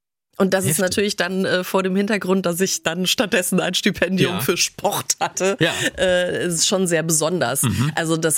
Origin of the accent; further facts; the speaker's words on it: Munich, Bavaria, Germany; In München, da wo ich herkomme, Bayern, da feiert man ja kein Karneval, sondern man feiert Fasching.